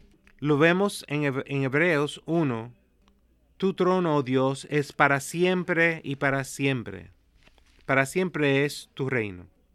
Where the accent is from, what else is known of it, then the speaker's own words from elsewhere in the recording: United States; Nosotros como americanos a veces no entendemos lo que es la monarquía